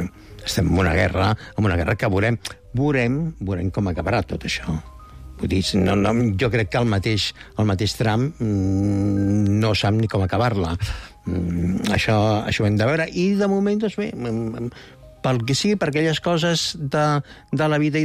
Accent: Barcelona, Catalonia, Spain; jo ja ho vivia de petit al meu barri, a la Barceloneta

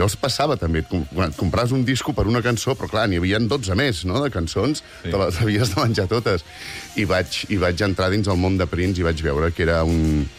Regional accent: Catalonia, Spain; com a català, sí.

